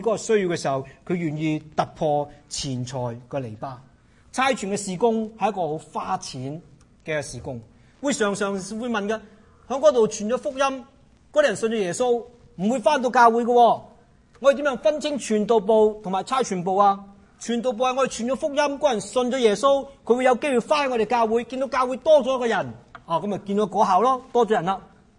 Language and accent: Cantonese; Canada; 你睇我哋加拿大人好典型嘅，平均七年換一次屋嘅。